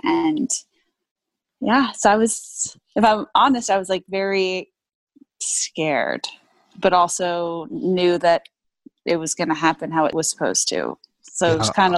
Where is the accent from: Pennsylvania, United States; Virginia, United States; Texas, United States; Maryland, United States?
Texas, United States; now in Los Angeles, United States; we don't really have family in LA. I'm from Texas.